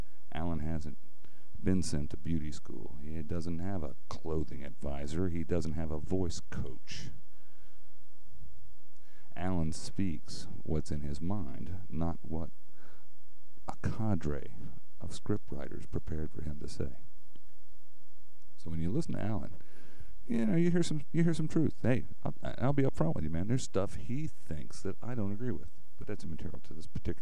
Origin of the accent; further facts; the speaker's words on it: Georgia, United States; today began a political campaign in my home state of Georgia. Georgia is a southeastern state.